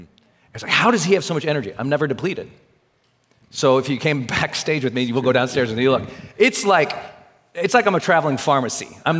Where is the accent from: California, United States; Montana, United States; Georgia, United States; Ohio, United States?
Montana, United States; I'm from Montana, so there's food everywhere.